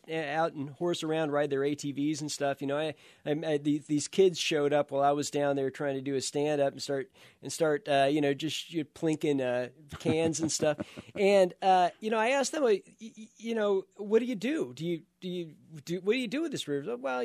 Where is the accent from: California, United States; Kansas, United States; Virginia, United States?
Kansas, United States; Nickerson; I'm from Nickerson, Kansas. That's right in sort of south central Kansas